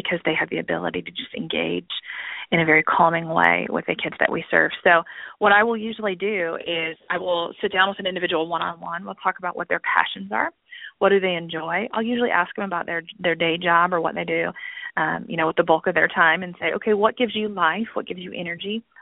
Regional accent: Midwest, United States; I'm from the Midwest, so that's how it would happen.

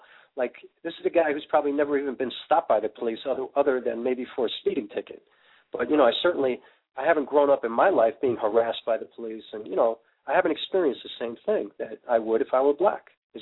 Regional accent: New York, United States; So, I mean, I've always grown up in a very diverse place. I mean, I'm from New York, so I'm lucky, you know, but most of the country is not like New York

